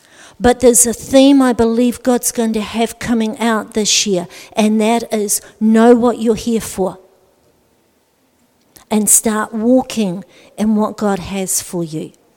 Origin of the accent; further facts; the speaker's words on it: New Zealand; born there; I'm born as a Kiwi, but I was raised with a very strong Scottish culture.